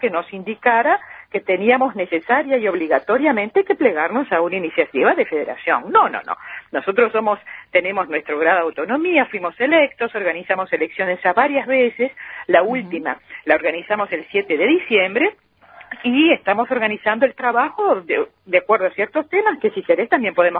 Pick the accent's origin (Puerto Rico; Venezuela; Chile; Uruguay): Uruguay; moved away; Somos uruguayos residentes o uruguayas residentes en el exterior